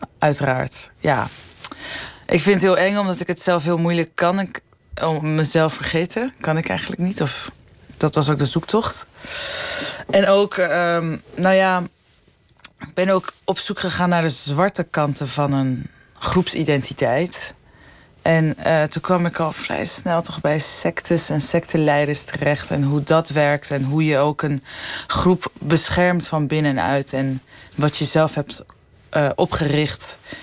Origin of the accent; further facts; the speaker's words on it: Iran; Het is een mix van Grieks, Iraans, waar ik vandaan kom, en Turks.